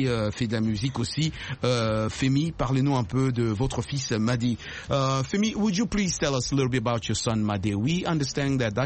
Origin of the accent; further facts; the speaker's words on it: DR Congo; I'm originally from Congo, by the way.